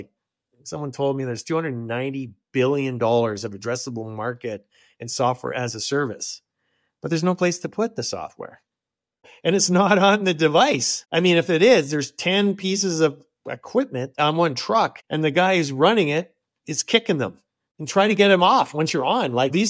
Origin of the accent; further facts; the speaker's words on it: Ontario, Canada; I was raised in Northern Ontario, so I'm really happy about that.